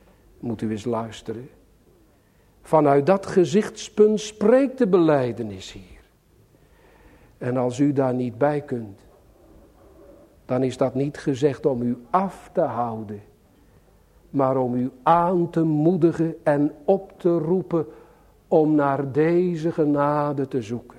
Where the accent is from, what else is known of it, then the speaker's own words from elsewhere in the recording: Sliedrecht, South Holland, Netherlands; born there; In Sliedrecht, mijn geboorteplaats